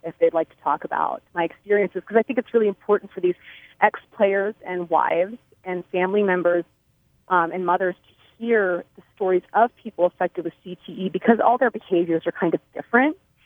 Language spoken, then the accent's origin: English; Pennsylvania, United States; And I'm from the Penn State area, so I continued to watch Penn State on Saturdays.